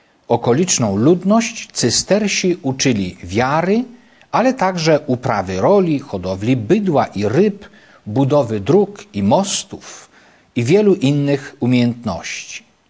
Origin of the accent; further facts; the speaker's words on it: Rytwiany, Świętokrzyskie Voivodeship, Poland; w Rytwianach, obecnie na terenie diecezji sandomierskiej w moich rodzinnych stronach.